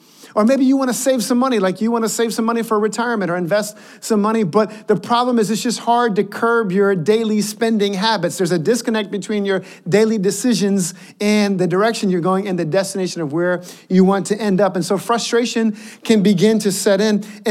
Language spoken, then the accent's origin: English; United States; Sure, I trust God. I'm an American.